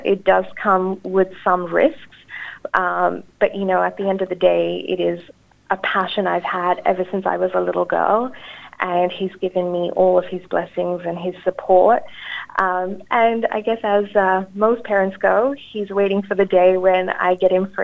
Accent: South Africa; moved away; Okay, so I am of Indian heritage. I grew up in South Africa and I immigrated with my family back in 1999.

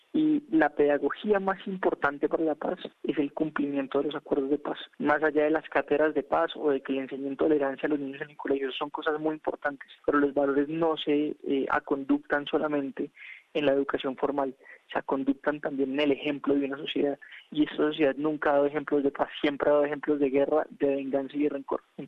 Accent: Colombia

